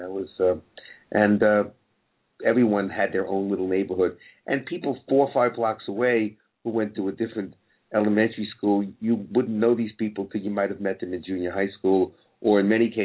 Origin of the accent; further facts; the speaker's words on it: Bronx, New York, United States; Yes, I grew up in the Bronx.